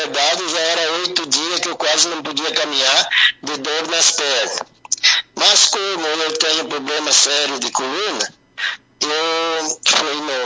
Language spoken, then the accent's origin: Portuguese; Rodeio Bonito, Rio Grande do Sul, Brazil; now in Boa Vista do Sul, Brazil; Eu moro na sede de Boa Vista do Sul já há 27 anos. Eu sou natural de Rodeio Bonito. Mas já há 27 anos que a gente... Eu moro aqui, eu e meu irmão também, a gente veio junto.